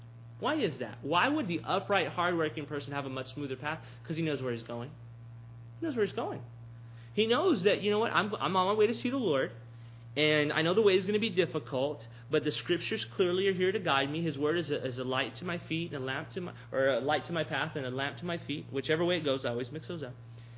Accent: Texas, United States; As a Texan, that's a difficult choice.

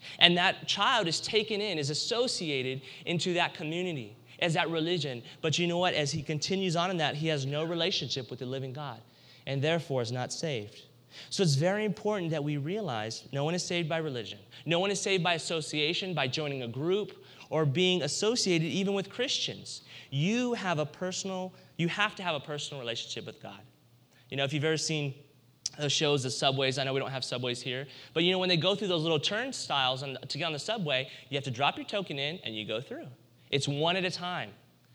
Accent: United States; Just as for us as Americans, especially now in a time of war, we think, man, we call ourselves, I'm an American.

